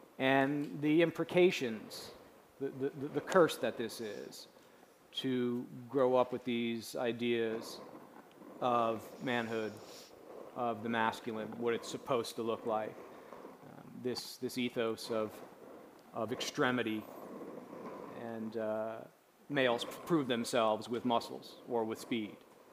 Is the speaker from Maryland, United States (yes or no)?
no; Manville, New Jersey, United States; growing up in a very masculine Italian-American Catholic household in New Jersey. My hometown's name is Manville.